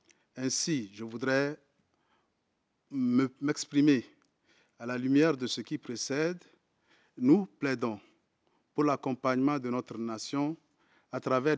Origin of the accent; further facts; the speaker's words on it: Togo; Je viens fraîchement du Togo.